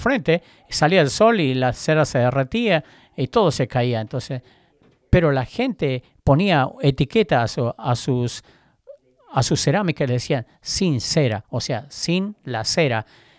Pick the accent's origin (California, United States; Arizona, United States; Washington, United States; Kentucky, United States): Kentucky, United States; Spanish is a second language; Yo soy de Kentucky y ustedes creen que mi acento es terrible en Tennessee.